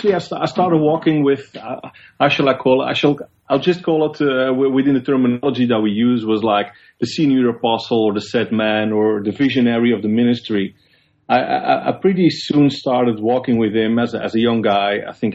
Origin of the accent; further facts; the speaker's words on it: Belgium; moved away as an adult; now in Netherlands; I'm not from Holland, Wayne. I'm actually from Belgium.